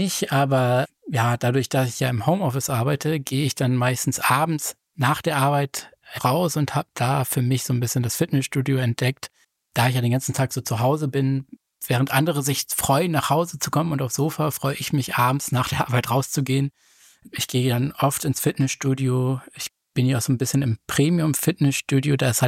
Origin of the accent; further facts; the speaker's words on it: Braunschweig, Lower Saxony, Germany; Also ich bin 36 Jahre alt, ich komme aus Braunschweig